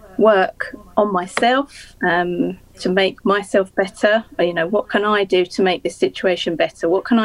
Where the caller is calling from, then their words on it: Leigh-on-Sea, East of England, United Kingdom; I'm in Leigh-on-Sea in England, which is near to London.